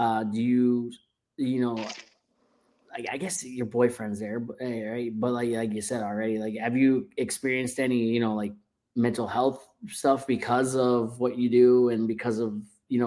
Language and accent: English; Canada; because I'm Canadian?